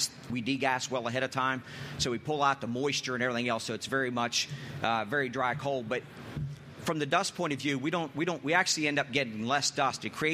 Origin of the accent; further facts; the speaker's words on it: Ellwood City, Pennsylvania, United States; I grew up in Pennsylvania, in Elwood City, north of here.